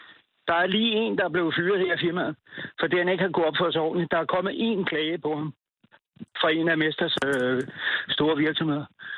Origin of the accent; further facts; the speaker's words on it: Borup, Zealand, Denmark; og jeg er fra Borup.